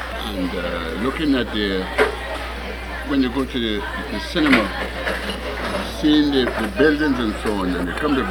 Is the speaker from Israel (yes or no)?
no; Trinidad & Tobago; moved away as an adult; now in New York, United States; Yes, I grew up there. I came here when I was in my 30s.